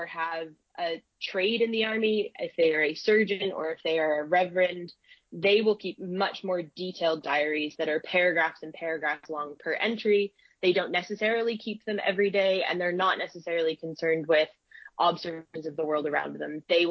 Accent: Maine, United States; And as I said earlier, I'm from Maine, so always to see that.

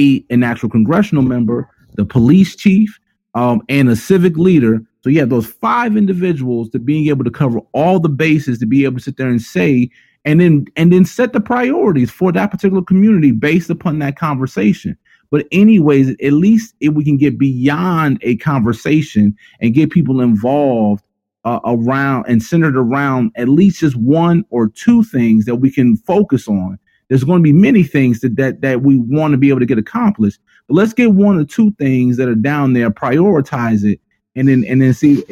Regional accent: Bronx, New York, United States; you know, I spent some time in South Bronx and went to, and I had the Boys and Girls Club growing up on Ho Avenue. That was my spot

